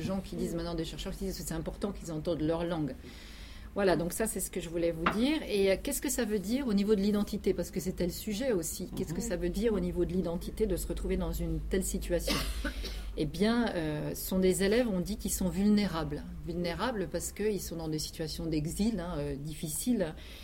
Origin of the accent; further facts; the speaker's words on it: France; je suis une bonne française, j'ai toujours peur de m'exprimer en langue étrangère